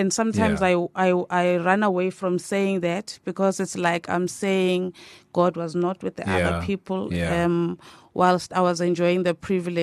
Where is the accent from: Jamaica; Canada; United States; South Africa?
South Africa; Umlazi, KwaZulu-Natal; also born or lived in Soweto; even though I grew up in Mlazi, you know.